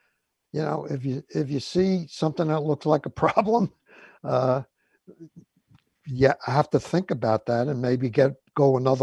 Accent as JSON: {"language": "English", "town": "Queens", "region": "New York", "country": "United States", "tie": "born or raised there", "moved": "as an adult", "said": "Well, I grew up in Queens back when, right by Brooklyn. And I remember I lived there till I was about 32 years old."}